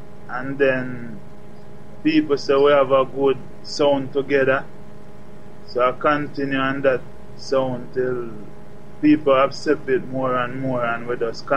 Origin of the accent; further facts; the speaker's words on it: Clarendon, Jamaica; now in Kingston, Jamaica; We live in Kingston, but we come from Clarendon.